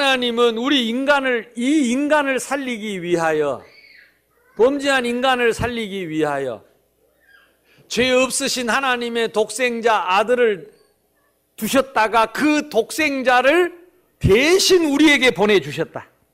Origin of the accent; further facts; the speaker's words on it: South Korea; born there; 육신이 지금 태어났을 뿐, 이 시대에 태어났을 뿐이고, 하필이면 한국에서 태어났을 뿐이고